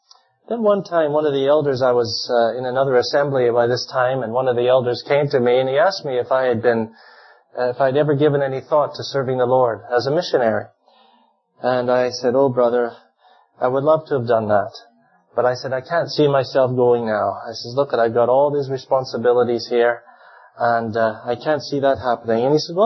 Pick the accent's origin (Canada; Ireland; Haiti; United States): Canada; I want to just remind you that we come from Canada